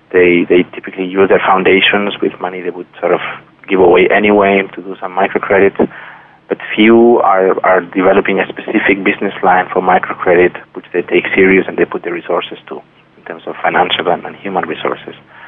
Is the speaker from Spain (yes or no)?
yes; Spain; If you take, for example, my home country, Spain